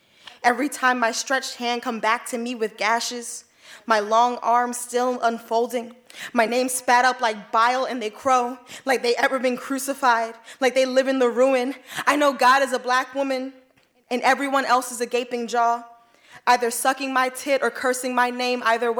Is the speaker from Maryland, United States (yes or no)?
yes; Baltimore, Maryland, United States; now in Philadelphia, United States; I'm from Baltimore, but I've been in Philly for a while doing sort of activism work and things like that.